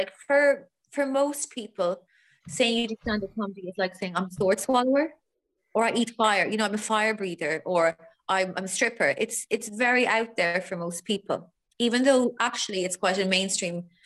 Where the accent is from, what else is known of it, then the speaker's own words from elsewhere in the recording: East of England, United Kingdom; accent: Essex; mine is more Essex, my accent.